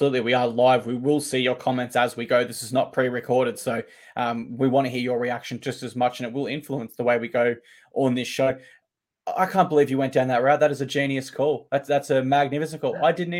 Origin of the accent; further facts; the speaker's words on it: Queensland, Australia; very, very exciting as a Queenslander, if I do say so myself.